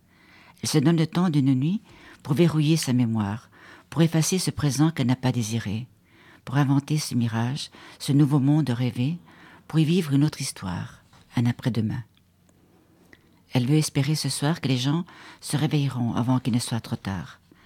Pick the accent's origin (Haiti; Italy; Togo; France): Italy; je suis italienne